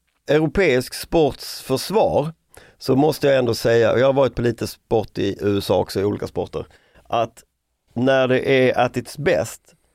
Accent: Malmö, Skåne, Sweden; men jag kommer från Malmö och håller på.

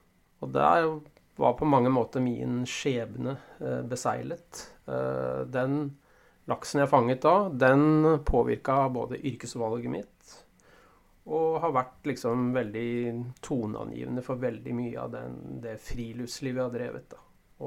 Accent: Ski, Akershus, Norway; Ja, jeg kom jo fra Oslo-området, fra Ski, nærmere bestemt, og der det jo ikke så mye laks.

